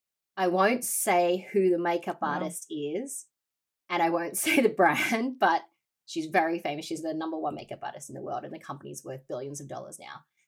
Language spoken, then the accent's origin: English; Melbourne, Victoria, Australia; moved away as an adult; also born or lived in New York; I'm Chinese Vietnamese by descent, and I grew up in Melbourne, born and raised. And then I actually moved to New York, and I lived in and worked in New York for about a decade.